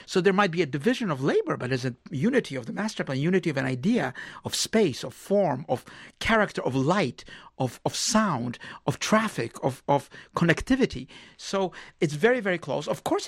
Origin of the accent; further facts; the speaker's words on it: New York, United States; As a New Yorker, no New Yorker wants to reduce Lower Manhattan to a village.